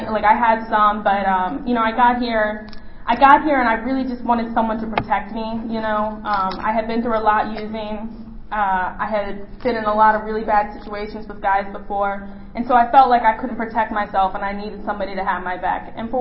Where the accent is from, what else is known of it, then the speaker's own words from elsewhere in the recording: Annapolis, Maryland, United States; I'm from the Annapolis area, and in my area, the meetings that I go to, there aren't a ton of women with clean time.